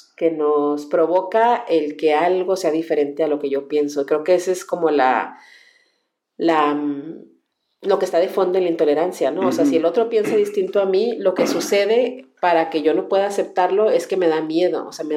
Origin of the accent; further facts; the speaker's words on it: Mexico; estoy a tu lado, somos hermanos, somos mexicanos cuando pensamos igual